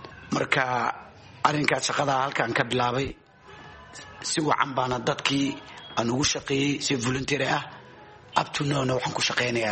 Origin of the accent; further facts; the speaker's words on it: Mogadishu, Banadir, Somalia; born there; Muqdisho ayaan ku dhashay oo ka qaxay.